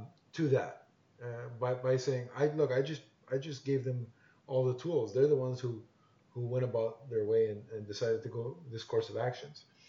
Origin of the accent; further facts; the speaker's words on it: Canada; I'm Canadian, so the sight of snow only makes me think of winter.